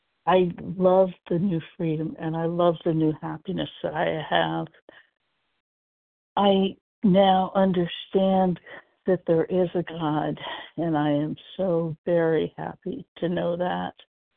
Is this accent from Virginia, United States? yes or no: no; Portland, Oregon, United States; I am from Portland, Oregon